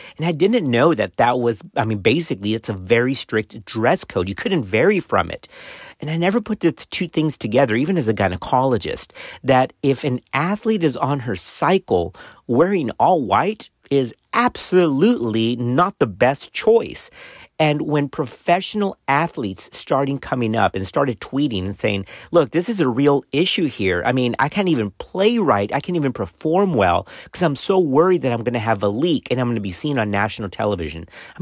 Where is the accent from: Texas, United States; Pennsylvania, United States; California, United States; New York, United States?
Texas, United States; I grew up in South Texas on the border of Mexico. I mean, everybody had sweat stains.